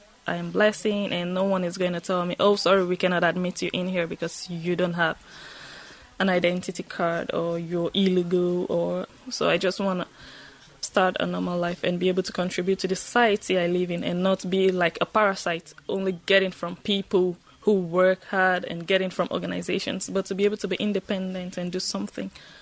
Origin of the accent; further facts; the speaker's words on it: Cameroon; I don't even know the way back to my hometown. I don't even know what Cameroon is like.